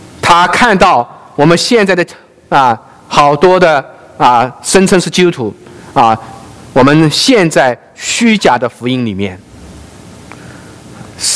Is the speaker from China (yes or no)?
yes; Jinhua, Zhejiang, China; 金华是我的老家了啊，浙江啊